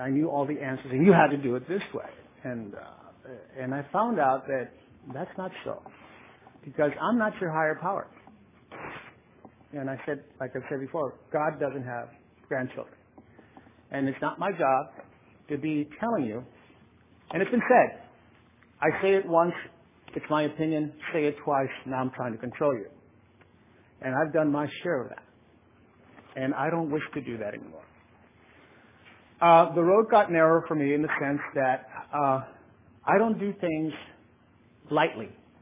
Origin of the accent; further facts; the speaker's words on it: Santa Barbara, California, United States; And I come from Santa Barbara, and you guys have been nothing but wonderful to me here.